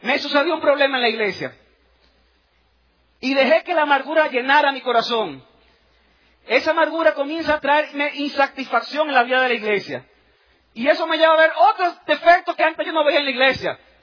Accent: Dominican Republic; born there; Nací en República Dominicana. Y lo grande del caso es que mi abuelo era francés.

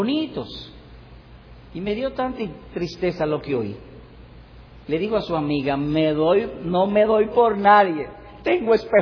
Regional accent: Cibao, Dominican Republic; Recuerda que yo soy cibaeño y no tengo mucha destreza al hablar.

